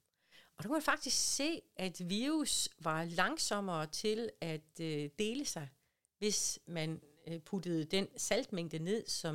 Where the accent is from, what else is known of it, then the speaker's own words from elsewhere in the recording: West Jutland, Denmark; Og jeg er til med vestjyde